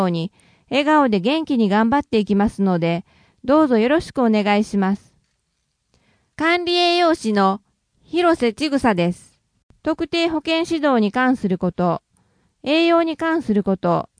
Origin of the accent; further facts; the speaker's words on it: Kumamoto, Japan; moved away as an adult; now in Hyogo, Japan; 私が生まれ育ったのは熊本で、結婚を機に兵庫に引っ越し、ご縁があり、播磨町役場で健康相談業務などを担当しています。